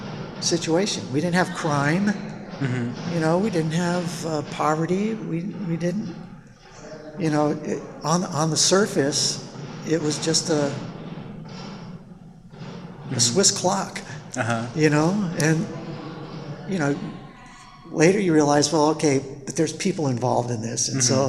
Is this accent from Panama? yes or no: yes; Panama; I grew up in Panama, the Panama Canal.